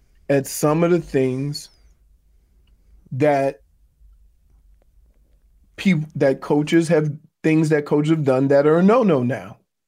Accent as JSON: {"language": "English", "town": "New Orleans", "region": "Louisiana", "country": "United States", "said": "I'm from New Orleans. You can't break me."}